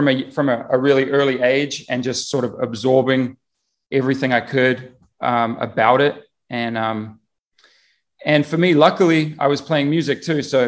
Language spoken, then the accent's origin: English; New Zealand; also born or lived in Australia; having a sheep as a girlfriend growing up in New Zealand, you know